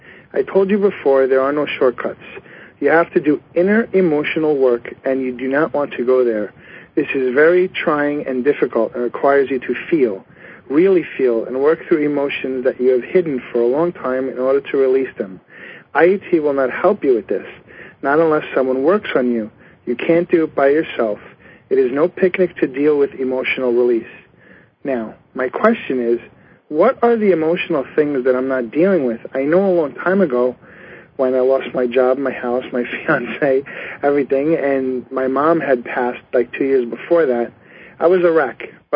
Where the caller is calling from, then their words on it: Long Island, New York, United States; from Long Island, New York.